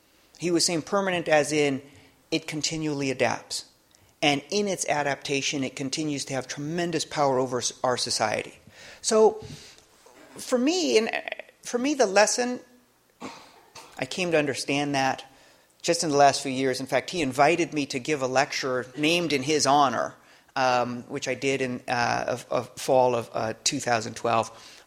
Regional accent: Hawaii, United States; So I grew up in Hawaii. I'm biracial. My father's white. My mother's Latina. In Hawaii, I didn't think that much about race.

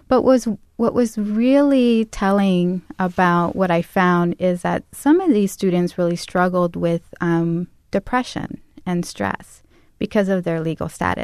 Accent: Mexico; I'm originally from Mexico. I speak Spanish.

